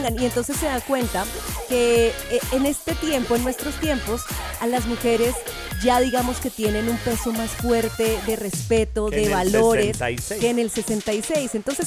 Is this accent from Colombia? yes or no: yes; Colombia; yo como colombiana, yo crecí escuchando las voces mexicanas.